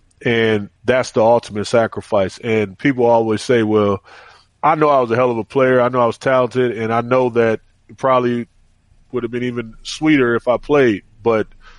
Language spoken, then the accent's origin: English; Milwaukee, Wisconsin, United States; And this is in my hometown in Milwaukee.